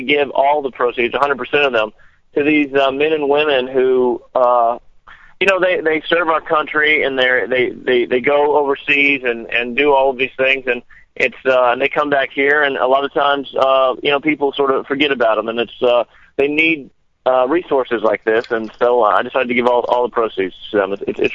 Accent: Florida, United States; moved away; My mom and her side of her family is from Tennessee, and I grew up in Florida. And I moved to Nashville, wanted to be a country singer

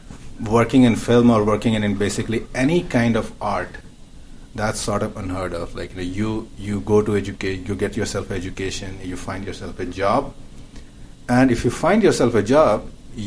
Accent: Bihar, India; born there; So I was born in Bihar, that's in North India.

